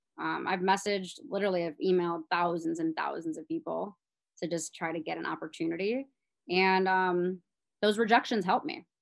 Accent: Chicago, Illinois, United States; First one's Derrick Rose, obviously, because I grew up in Chicago, and he was kind of like that Michael Jordan figure to me.

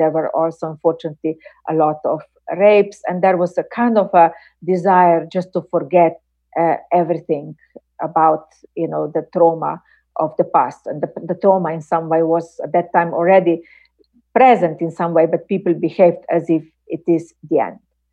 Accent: Slovenia; In my home country, Slovenia, we have had, you know, debates

